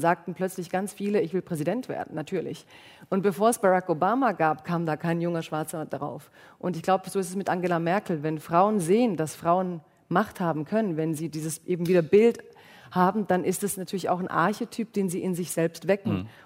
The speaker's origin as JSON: {"language": "German", "region": "Baden-Württemberg", "country": "Germany", "said": "ich komme ja aus Baden-Württemberg"}